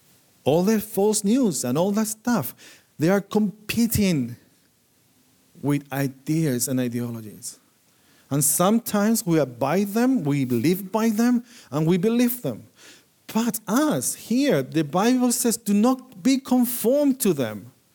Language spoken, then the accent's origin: English; Chile; English is a second language; moved away; also born or lived in Spain; I come from Chile, I've been in Spain